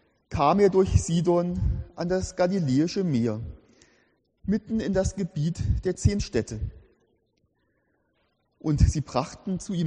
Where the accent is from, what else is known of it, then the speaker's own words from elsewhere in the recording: Germany; now in Switzerland; Vor vielen Jahren war ich in meiner Heimatstadt in Deutschland